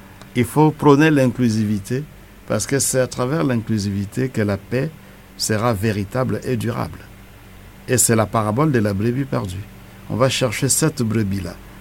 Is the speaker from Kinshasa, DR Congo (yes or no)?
yes; Kinshasa, DR Congo; Est-ce que chez nous, à Kinshasa, aujourd'hui, en RDC, vous allez dans un bar